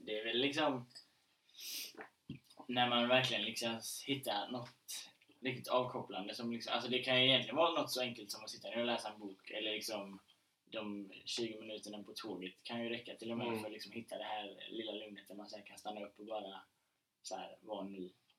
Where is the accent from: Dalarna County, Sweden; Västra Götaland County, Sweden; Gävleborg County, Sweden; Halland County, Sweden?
Halland County, Sweden; Falkenberg; när jag var 8, då när jag började spela teater liksom hemma i Falkenberg